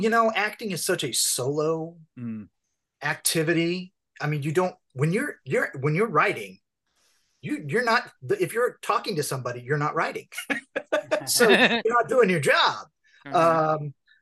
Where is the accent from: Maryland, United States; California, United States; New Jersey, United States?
California, United States; I grew up in California